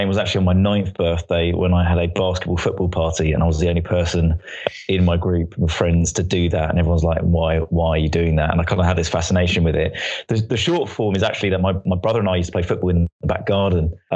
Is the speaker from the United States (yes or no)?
no; Stanmore, London, United Kingdom; No, I'm from Northwest London, from Stanmore originally.